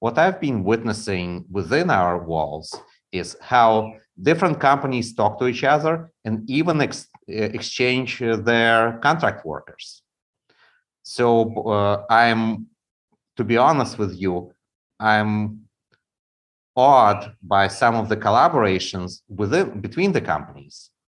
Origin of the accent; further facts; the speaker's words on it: Ukraine; he visited us at a fraught time when my home country was invaded by Russians.